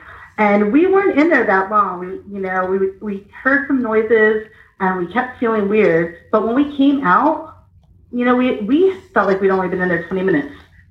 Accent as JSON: {"language": "English", "region": "Pennsylvania", "country": "United States", "tie": "born or raised there", "lives_now": "Eureka Springs, United States", "said": "Where I grew up, and it's probably the most bizarre th"}